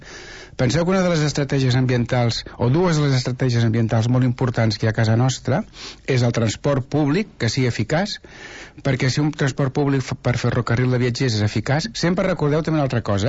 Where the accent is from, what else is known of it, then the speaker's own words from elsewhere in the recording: Gelida, Catalonia, Spain; En el cas de Gelida, ja sabeu que jo soc de Gelida